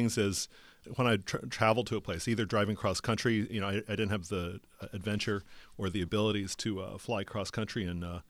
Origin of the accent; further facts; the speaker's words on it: Riverside, California, United States; Yes, I'm from Riverside, and these are dusty places.